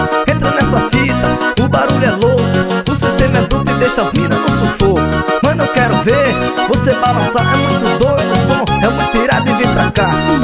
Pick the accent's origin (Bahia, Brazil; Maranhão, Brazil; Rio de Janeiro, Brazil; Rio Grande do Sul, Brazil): Maranhão, Brazil; Imperatriz; Um abraço a toda a galera da minha cidade natal, Imperatriz, Maranhão.